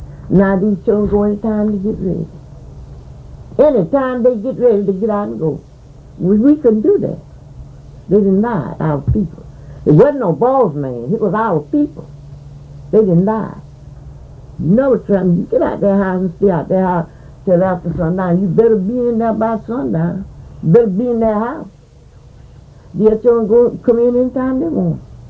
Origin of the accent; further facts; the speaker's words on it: Fort Gaines, Georgia, United States; I told them, I said, I come from Fort Gaines, Georgia. I raised there.